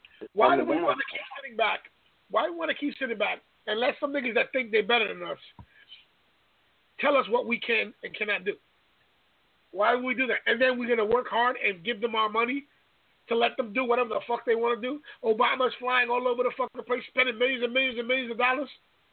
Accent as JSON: {"language": "English", "country": "United States", "tie": "born or raised there", "said": "I grew up here in America. I was born and raised here in America."}